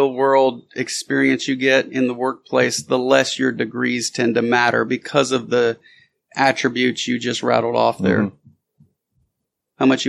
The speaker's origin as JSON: {"language": "English", "region": "Texas", "country": "United States", "said": "And I'm like, dude, I'm from Texas. And so it was free."}